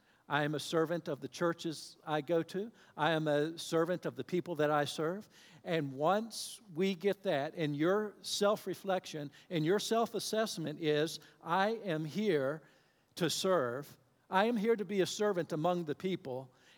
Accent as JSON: {"language": "English", "town": "Hampton", "country": "United States", "tie": "born or raised there", "said": "Now, I was born and raised here in Hampton, of all things."}